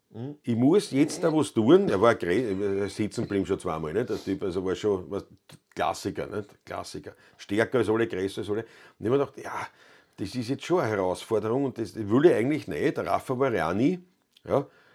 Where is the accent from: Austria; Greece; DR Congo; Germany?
Austria; Ottakring, Vienna; wir sind beide in Otterkring aufgewachsen und haben keine Schlägerei